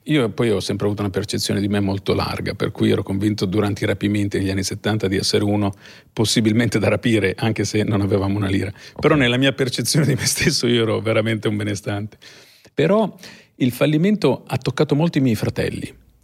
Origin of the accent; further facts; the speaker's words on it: Ravenna, Emilia-Romagna, Italy; born there; da bambino sono nato a Ravenna quindi anarchico, anche c'è l'elemento del romagnolo anarchico.